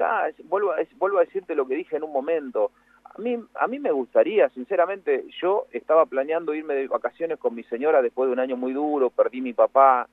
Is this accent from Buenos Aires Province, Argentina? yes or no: yes; Copetonas, Buenos Aires Province, Argentina; vayámonos a mi pueblo, yo soy un pueblo muy chiquitito, que se llama Copetonas, vayamos ahí, que no hay celular, casi señal